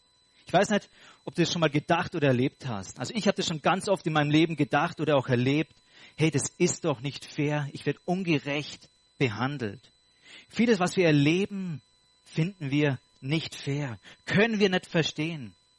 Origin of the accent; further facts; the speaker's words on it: Austria; Wir als Österreicher, wir haben nicht so gute Spieler wie die Deutschen